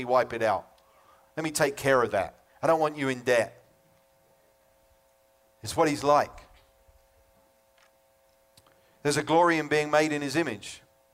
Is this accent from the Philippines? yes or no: no; United Kingdom; now in California, United States; I'm a Brit. I know some people think I sound like New Zealand or Australian or something, but I just got a bit skewed accent living in California.